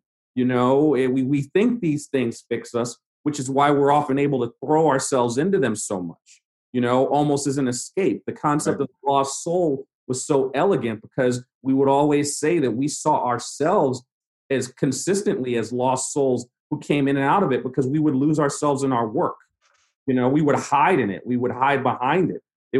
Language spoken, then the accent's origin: English; Brooklyn, New York, United States; also born or lived in North Carolina; When I was young, growing up in Brooklyn during summers, I would always get sent down to North Carolina for the summer when I was really young.